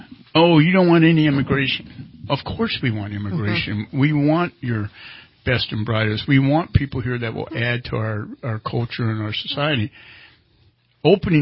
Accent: the South, United States; for the longest time when I grew up, and I grew up in the South.

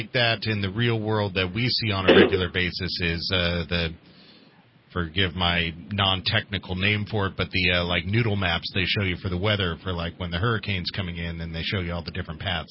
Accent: Redding, California, United States; I was from Redding, a small town, a very white town.

